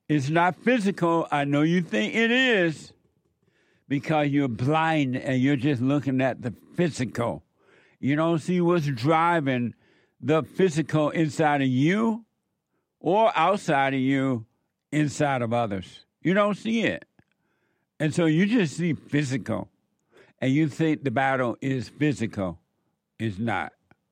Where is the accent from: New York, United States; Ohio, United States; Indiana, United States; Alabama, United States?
Alabama, United States; And so I grew up in Alabama there on the plantation.